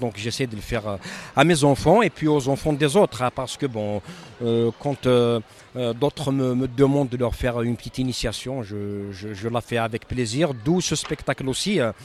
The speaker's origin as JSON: {"language": "French", "region": "Kabylie", "country": "Algeria", "tie": "born or raised there", "lives_now": "Lille, France", "said": "on a grandi ensemble tous en Kabylie."}